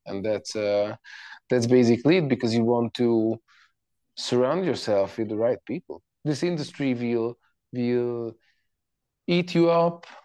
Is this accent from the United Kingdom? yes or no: no; Budapest, Hungary; English is a second language; Growing up in Budapest, in Central Eastern Europe, but it's culturally it's Eastern Europe.